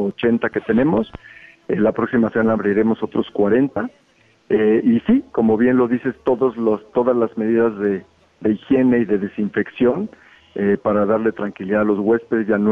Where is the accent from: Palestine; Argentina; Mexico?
Mexico; los que nos están dando son ellos a nosotros como mexicanos